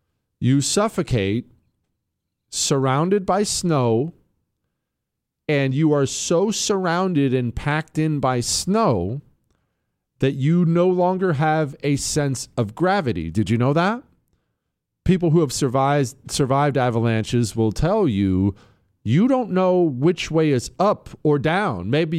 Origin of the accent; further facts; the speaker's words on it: Bozeman, Montana, United States; I grew up in Bozeman, Montana. We were always in the mountains.